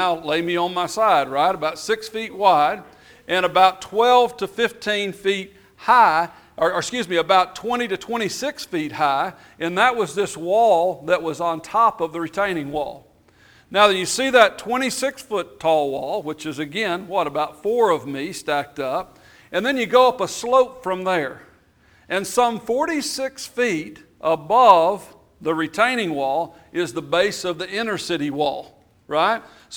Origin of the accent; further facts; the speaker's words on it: Texas, United States; places like I grew up in West Texas, where it rained, 12, 13, 14 inches a year.